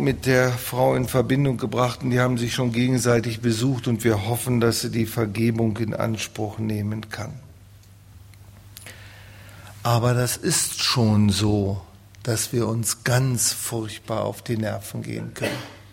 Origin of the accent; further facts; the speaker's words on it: Northern Germany, Germany; ich bin ein Norddeutscher, da setzt man sich immer so an den freien Tisch.